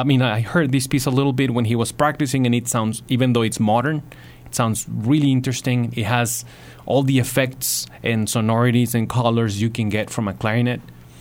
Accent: Coahuila, Mexico; I'll be playing this as soloist with my hometown orchestra … on Friday, May 25th.

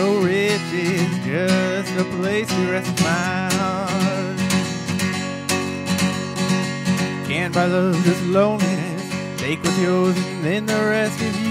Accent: Golden Valley, Minnesota, United States; It is, yeah. I grew up in Golden Valley, just outside of Minneapolis.

